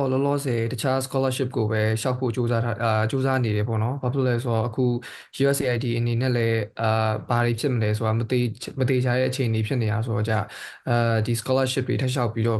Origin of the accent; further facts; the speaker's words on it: Magway Region, Myanmar; ကျွန်တော်ကဒီမကွေးတိုင်းပေါ့နော်အဲဒီကျွန်တော်ဒီကျွန်တော်ဒီညာဘက်ကနေလာတာဆိုပေမဲ့